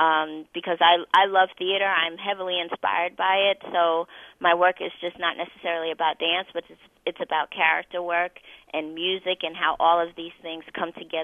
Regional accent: New York, United States; I'm originally from New York, so I started going to the Ailey School in high school

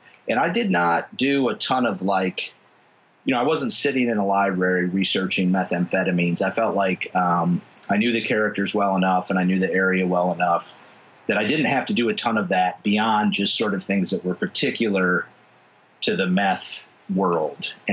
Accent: Petoskey, Michigan, United States; When I grew up in Petoskey, you know, pre-internet, it was a really, you know, I feel like the isolation was more extreme.

